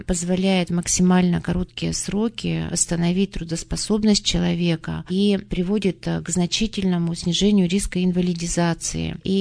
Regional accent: Urals, Russia; Я коренная уралочка, выросла здесь, училась.

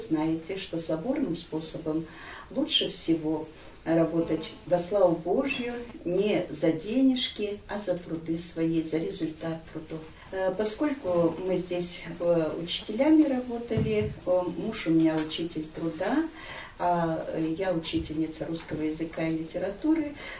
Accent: Koptelovo, Sverdlovsk Oblast, Russia; Я родом из Коптелова, тоже из старинного села. Сюда мы приехали с мужем работать учителями.

